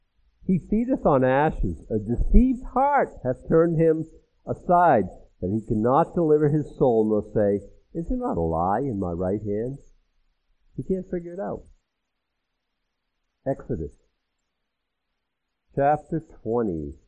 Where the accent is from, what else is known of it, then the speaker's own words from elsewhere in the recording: United States; And I think that growing up in America, that was the thing.